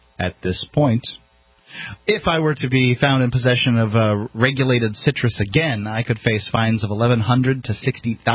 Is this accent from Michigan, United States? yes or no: no; Florida, United States; I don't know anything about citrus greening, but I am from Florida, and we know a little bit about citrus canker.